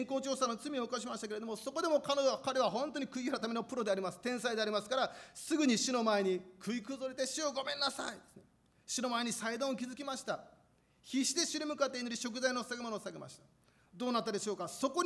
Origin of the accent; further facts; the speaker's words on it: Higashiosaka, Osaka, Japan; born there; 私は1964年に東大阪市で生まれました。当時私の父はある組織の組長、ヤクザですね、組長で、私はその家の長男でした。